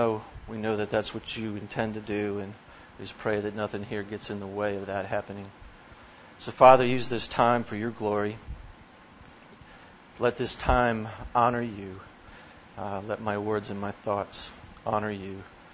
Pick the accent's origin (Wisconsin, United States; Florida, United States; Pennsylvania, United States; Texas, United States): Texas, United States; Dallas; I'm from Dallas, and we're going to talk about purity today.